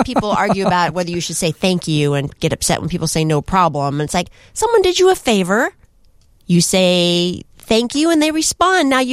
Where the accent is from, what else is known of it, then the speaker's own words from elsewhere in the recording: New Jersey, United States; especially as I come from New Jersey, too.